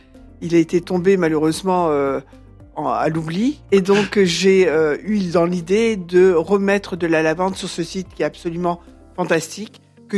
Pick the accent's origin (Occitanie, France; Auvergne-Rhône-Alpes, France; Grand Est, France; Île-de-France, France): Grand Est, France; moved away; j'étais originaire de la Lorraine et je pensais que d'avoir un tracteur était quelque chose de facile, mais sur la Côte d'Azur, c'est plus compliqué